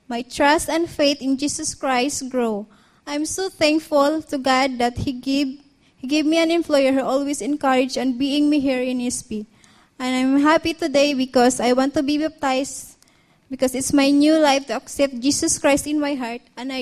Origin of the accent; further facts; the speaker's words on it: Cebu, Central Visayas, Philippines; English is a second language; moved away as an adult; now in Hong Kong; from Cebu, Philippines, working as domestic helper here in Hong Kong in a year.